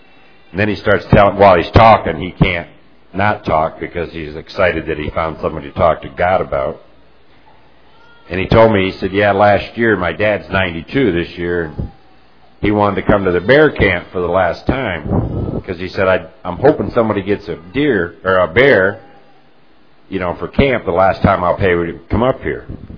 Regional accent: Ralston, United States; I'm originally from Ralston, which is the town.

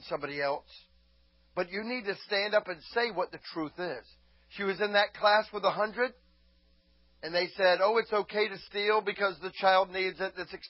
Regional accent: Florida, United States; Just I grew up in Florida.

